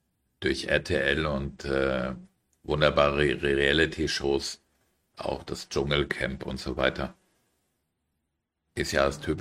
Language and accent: German; Frankfurt, Hesse, Germany; Ich bin in Frankfurt geboren und aufgewachsen.